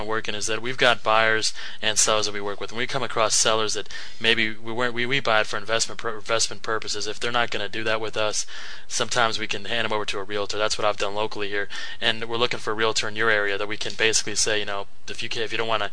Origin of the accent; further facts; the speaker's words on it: Indianapolis, Indiana, United States; Indianapolis.